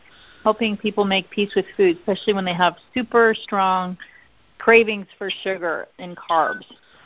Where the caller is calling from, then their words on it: California, United States; Go ahead, yeah. … I'm in the Santa Cruz Mountains in California